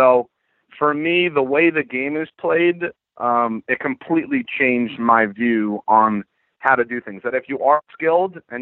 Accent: New York, United States; Those are things growing up on Long Island I had no idea about.

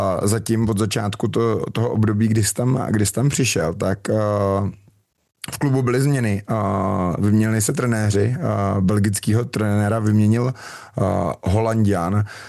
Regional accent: Plzeň, Plzeň Region, Czechia; protože já jsem Plzeňák

